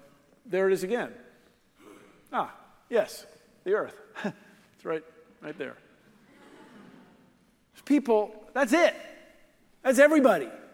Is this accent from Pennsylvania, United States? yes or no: no; Washington, District of Columbia, United States; I grew up in Washington, D.C., and when you live there, you go to Delaware.